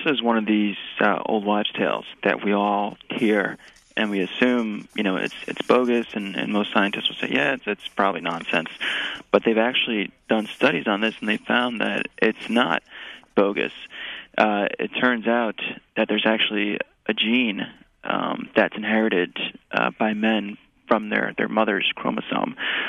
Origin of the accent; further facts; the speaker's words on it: New York, United States; Yes, born and raised in New York.